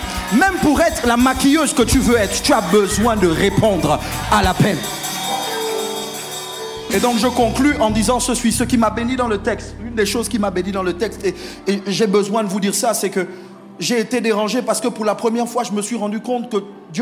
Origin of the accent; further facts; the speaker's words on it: Port-Gentil, Ogooué-Maritime, Gabon; J'ai grandi à Port-Gentil. C'est pas très loin de Libreville. Je reviens pas des États-Unis, je reviens pas de Chine, je reviens pas de France. J'ai grandi à Port-Gentil. À Port-Gentil, j'allais à Raponda.